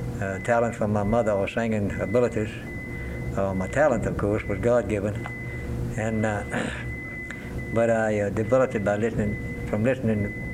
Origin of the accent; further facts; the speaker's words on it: Danville, Virginia, United States; from Exmoor, Virginia. Born and raised near Danville, Virginia, at the foothills of the mountain.